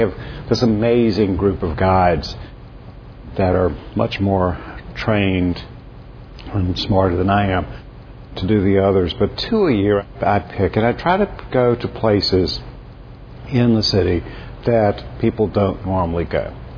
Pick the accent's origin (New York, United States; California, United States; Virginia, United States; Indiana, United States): Virginia, United States; I grew up in Culpeper County, and on a piece of land that we owned, there were a whole set of canals